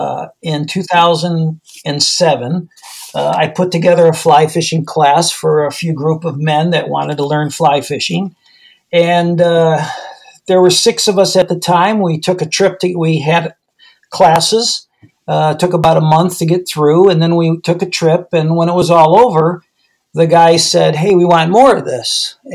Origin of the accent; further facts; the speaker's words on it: Illinois, United States; now in St. Louis, United States; Well, I live in the St. Louis area now. I grew up in the Chicago area, and I've been a fisherman all my life.